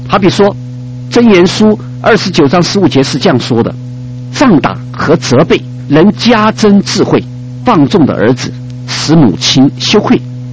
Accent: China; 所以我们中国人说棒下出孝子，这个是真是有道理没有错

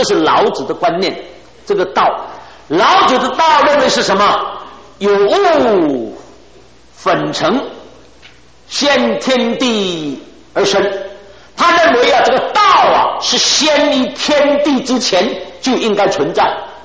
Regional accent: China; 因为我们身为中国人，深根蒂固，受中国文化影响

